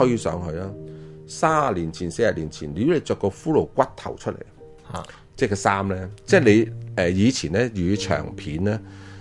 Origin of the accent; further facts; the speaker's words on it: Hong Kong; 即系我哋香港人就好容易就讲呢句说话